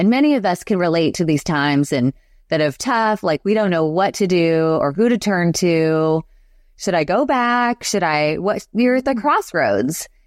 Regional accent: Illinois, United States; And for me, I grew up in Illinois

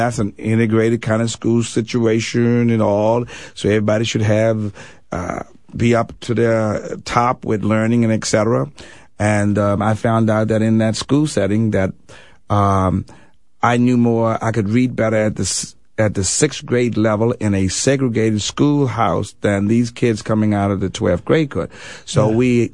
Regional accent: Richmond, Virginia, United States; I grew up in right outside of the Confederacy, capital of the Confederacy. Some kids wouldn't even know where the capital of the Confederacy is, Richmond, Virginia.

